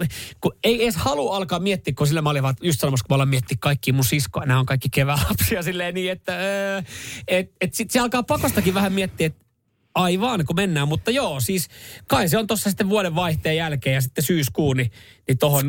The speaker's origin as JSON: {"language": "Finnish", "town": "Kuopio", "region": "North Savo", "country": "Finland", "tie": "born there", "said": "mä oon syntynyt Kuopiossa"}